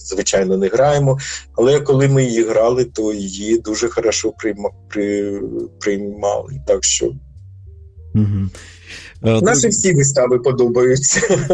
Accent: Bila Tserkva, Kyiv Oblast, Ukraine; я сам з Чорнобильської зони, я все життя прожив в четвертій зоні забруднення.

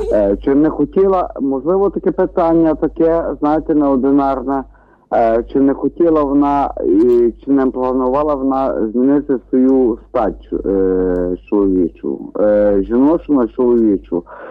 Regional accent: Lviv Oblast, Ukraine; тому що сам я з Львівської області.

